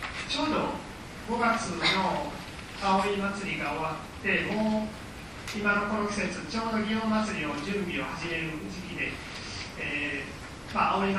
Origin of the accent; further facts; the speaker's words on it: Kyoto, Japan; へ上がったところで生まれました。もう本当に鴨川のすぐ脇、もう鴨川まで走っていけば10分もかからぐらいで鴨川まで行けるような、そういう場所で生まれ育ちました